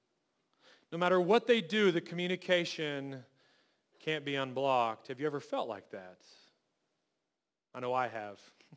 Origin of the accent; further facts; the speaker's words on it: United States; And as an American, it can be very annoying and sometimes very tedious.